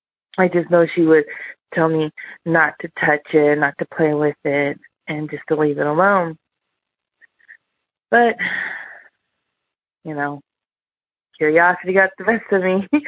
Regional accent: El Cerrito, California, United States; I'm from El Cerrito, California.

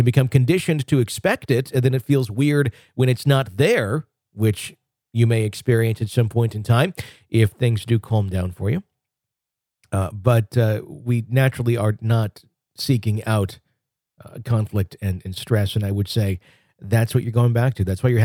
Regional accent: Garland, Texas, United States; born or raised there

